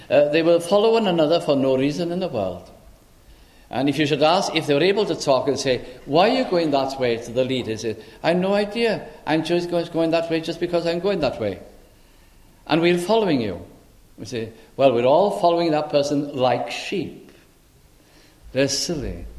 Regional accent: Manchester, North West England, United Kingdom; I was brought up in Manchester, and how could I be interested in sheep, really?

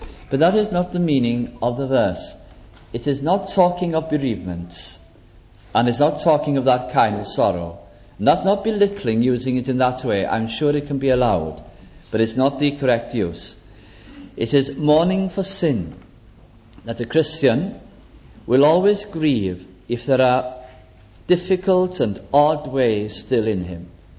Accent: Bolton, North West England, United Kingdom; I was brought up in Bolton in Lancashire.

